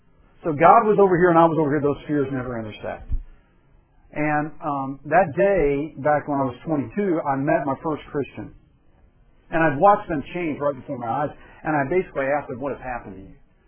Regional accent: Louisville, Kentucky, United States; I grew up in Louisville, Kentucky, still considered part of the Bible Belt.

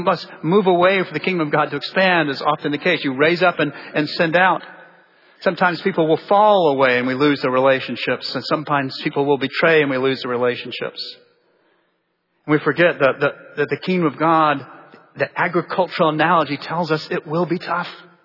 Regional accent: Jacksonville, Florida, United States; I grew up in Florida in Jacksonville, and we would do deep sea fishing.

